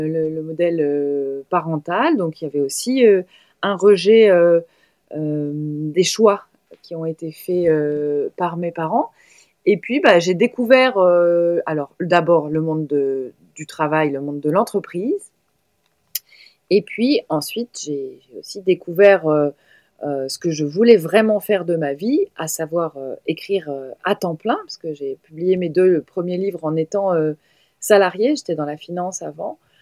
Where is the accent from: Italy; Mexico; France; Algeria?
France; Brittany; Je vais te faire une réponse de Normande, même si je suis bretonne.